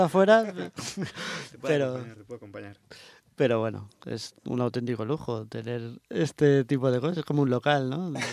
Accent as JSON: {"language": "Spanish", "region": "Basque Country", "country": "Spain", "said": "A mí me pasaba, yo soy vasco"}